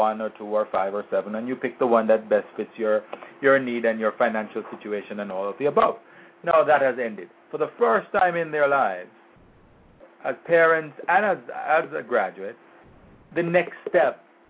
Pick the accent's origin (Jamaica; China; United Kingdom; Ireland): Jamaica; As a child, I wasn't born here. I was born in Jamaica, and I went to school in Jamaica.